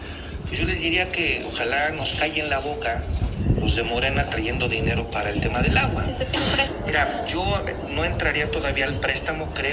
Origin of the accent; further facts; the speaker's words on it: Querétaro, Mexico; los queretanos también somos mexicanos